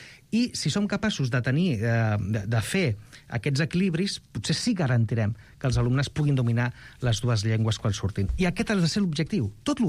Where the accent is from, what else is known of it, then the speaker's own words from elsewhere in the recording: Santa Coloma de Gramenet, Catalonia, Spain; Jo sóc de Santa Coloma Gramenet, sóc alumne de la primera classe d'immersió lingüística a Santa Coloma Gramenet, ja tinc una edat